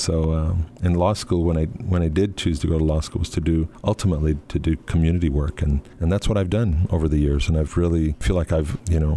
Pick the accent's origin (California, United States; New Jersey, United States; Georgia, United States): California, United States; And then, I grew up in the South Central, so there was my share of gangs and, you know, problems and things.